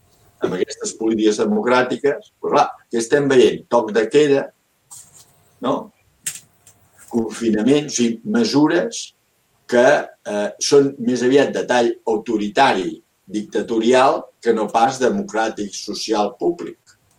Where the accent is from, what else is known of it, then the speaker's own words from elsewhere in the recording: Barcelona, Catalonia, Spain; en el meu barri d'aquí a Barcelona, jo soc del centre en aquest cas, ara últimament, encara que vinc de Sant Andreu